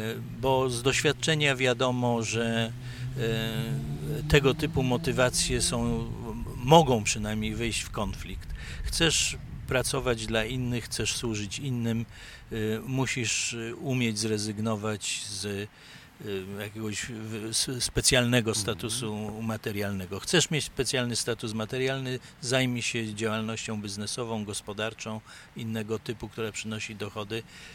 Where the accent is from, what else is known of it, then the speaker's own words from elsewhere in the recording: Poznań, Greater Poland Voivodeship, Poland; also born or lived in Warsaw / Bydgoszcz; urodziłem się tu w Poznaniu się wychowałem, w Poznaniu zdobyłem wykształcenie. Prawie całe swoje życie zawodowe spędziłem w Poznaniu, chociaż troszeczkę w Warszawie i Bydgoszczy.